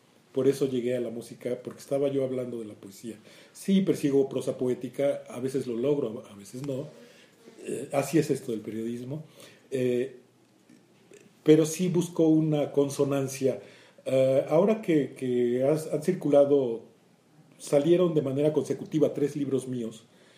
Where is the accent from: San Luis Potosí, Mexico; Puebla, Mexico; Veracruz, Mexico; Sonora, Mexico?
Veracruz, Mexico; Yo soy de Veracruz, allá me echaron a perder desde niño, las décimas jarochas, la manera como degustamos allá las palabras es como escribo.